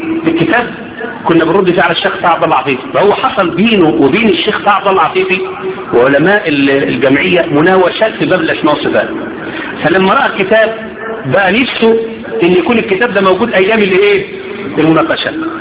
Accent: El Mahalla el Kubra, Gharbia, Egypt; ان انا اروح في بلدي المحله

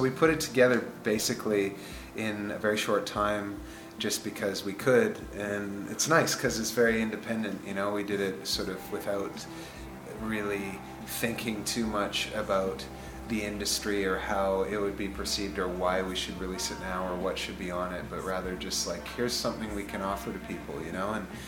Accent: Vancouver, British Columbia, Canada; moved away as an adult; now in Montreal, Canada; You could say we're from Vancouver because obviously that's where we're from originally, but we've now lived in Montreal for like 6 years.

